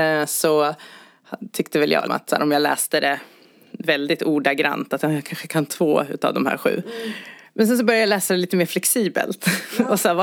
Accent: Västerås, Västmanland County, Sweden; Jag är från Västerås.

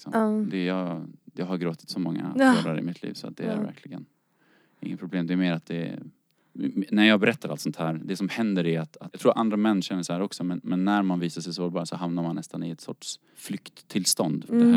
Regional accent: Denmark; now in Sweden; jag är från Danmark ursprungligen.

